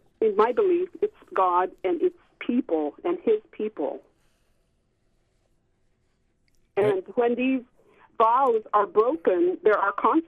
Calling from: Unalakleet, Alaska, United States; I'm not from Soldotna. I'm from Unalakleet.

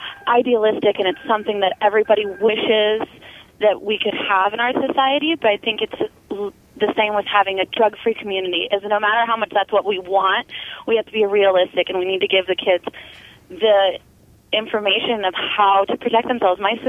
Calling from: Wasilla, Alaska, United States; I'm calling from Wasilla

